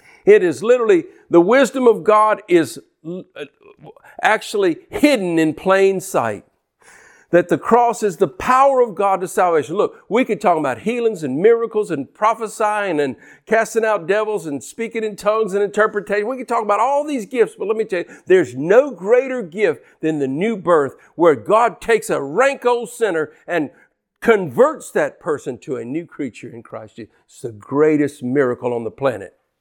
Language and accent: English; Louisiana, United States; And we're from Louisiana, and we have many what we call oxbow reservoirs, we call them rivers still, like False River and Old River and these kind of.